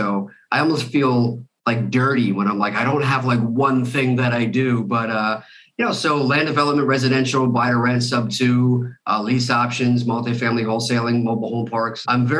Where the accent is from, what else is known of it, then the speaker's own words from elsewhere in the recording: New York, United States; I grew up in New York, a little bit of a lost soul, just going to college to have a good time.